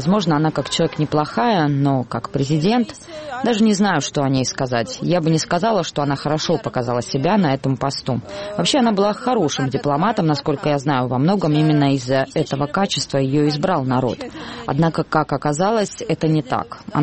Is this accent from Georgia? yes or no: yes; Samtredia, Imereti, Georgia; Я из Самтредия, там ее любят и ценят.